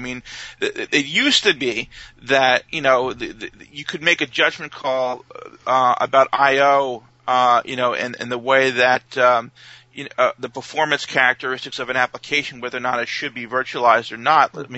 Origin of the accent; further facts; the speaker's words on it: United States; But, I'm a native New Yorker. I grew up in this area.